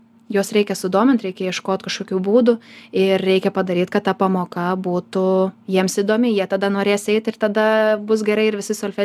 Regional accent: Plungė, Telšiai County, Lithuania; aš pati esu kilusi iš Plungės, tai lankiau Plungės Mykolo Oginskio meno mokyklą

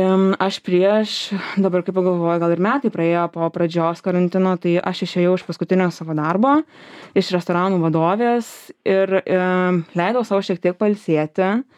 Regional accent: Alytus, Alytus County, Lithuania; also born or lived in Kaunas; Aš studijavau Kaune, pati esu alytiškė, tai tiesiog būdavo taip, kad savaitgaliais mes grįžtam namo su sese į Alytų.

